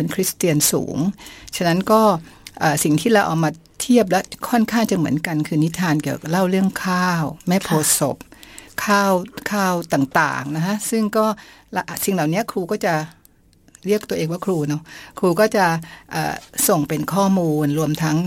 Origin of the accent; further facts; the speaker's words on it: Bangkok, Thailand; เนื่องจากว่าเนาะเราเป็นเด็กกรุงเทพเนาะ